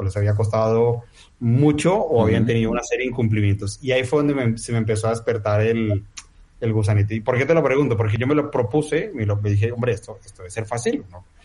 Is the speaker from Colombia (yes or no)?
yes; Colombia; moved away; cuando yo llegué, yo soy colombiano, ¿vale? Y yo llegué en el 2019.